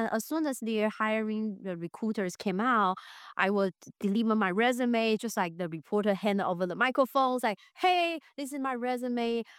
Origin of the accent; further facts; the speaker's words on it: Taiwan; moved away as an adult; now in United States; Yeah, I was from Taiwan originally. I went to Northwestern University to get my marketing degree.